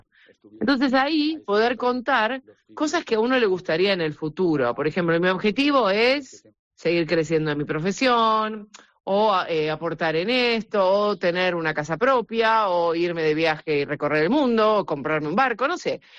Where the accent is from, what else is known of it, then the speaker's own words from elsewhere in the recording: Argentina; Así que hice como un raconto de toda la historia de la radio en mi país, en Argentina, pero ahora aquí también.